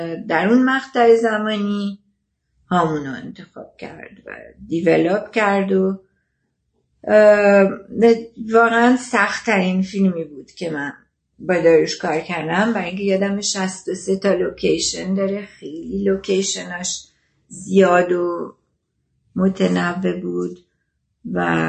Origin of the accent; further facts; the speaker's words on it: France; also born or lived in United States; من از بچگی تو فرانسه بزرگ شدم، بعدم که 7 سال آمریکا درس خوندم